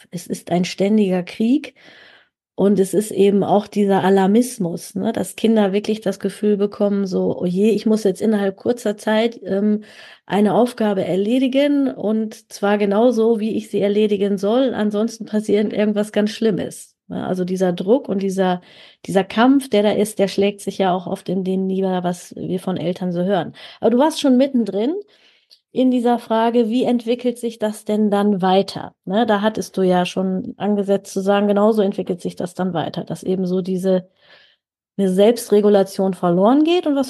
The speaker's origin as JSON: {"language": "German", "region": "North Rhine-Westphalia", "country": "Germany", "said": "Aber bei uns in Westfalen hieß es"}